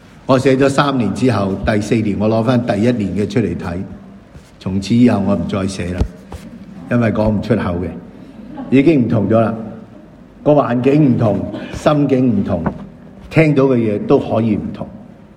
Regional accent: China; 我们中国人说呢，对一件事上心，在发生在他身边的事呢，他不是轻轻让他流过，他记住在心里头。

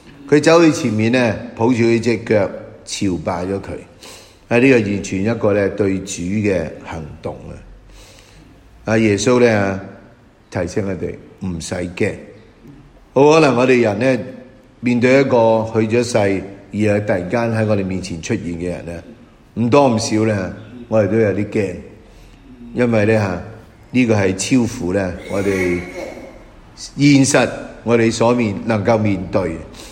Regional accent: Hong Kong; 今日好像我们香港人呢啲学生已经不用读中史啦。

